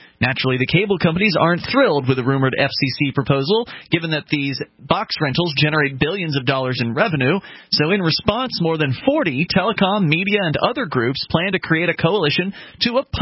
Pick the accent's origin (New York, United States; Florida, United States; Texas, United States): Florida, United States; we've all had a similar experience while growing up in different areas of the country. Daryl, you were in growing up in Alabama. We were in Florida.